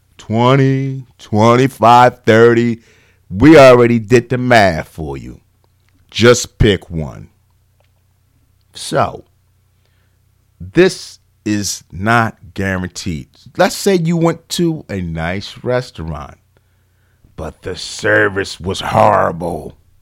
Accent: Philadelphia, Pennsylvania, United States; I'm old, but I'm from Philly. We had trash men.

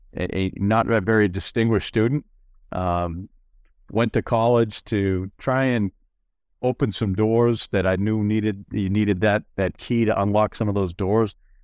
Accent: Boston, Massachusetts, United States; you know, I grew up in around Boston, and I enjoyed living there, and just enjoyed my time in Boston in the late 70s and early 80s

